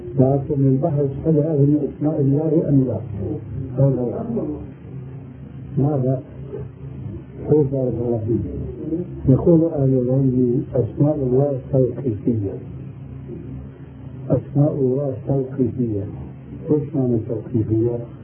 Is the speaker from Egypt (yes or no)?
no; Syria; وكلها لا تجوز عندنا في سوريا يقولون توكلنا على الله عليك